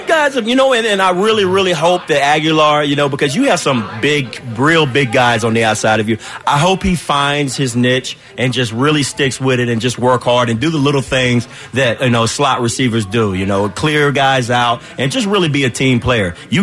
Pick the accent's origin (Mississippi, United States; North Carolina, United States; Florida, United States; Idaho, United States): Florida, United States; I'm from Florida.